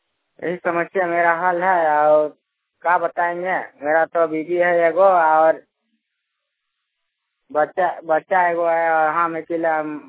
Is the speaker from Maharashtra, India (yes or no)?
no; Jharkhand, India; हम तो सिमडेगा जिला का रहने वाले हैं